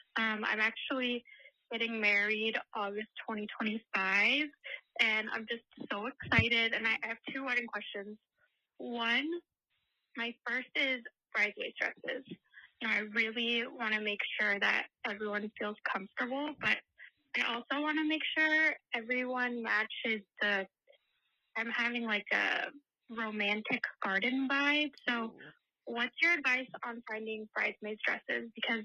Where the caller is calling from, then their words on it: Arizona, United States; I'm calling from Arizona.